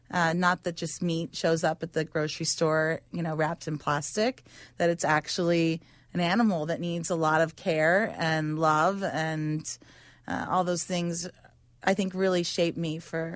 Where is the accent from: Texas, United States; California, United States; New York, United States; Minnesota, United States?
Texas, United States; Growing up in Texas, where I was from, it was a lot of chain restaurants